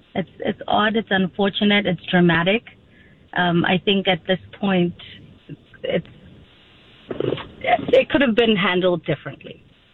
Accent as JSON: {"language": "English", "country": "Botswana", "said": "So I'm from Botswana, where the Omicron was first found."}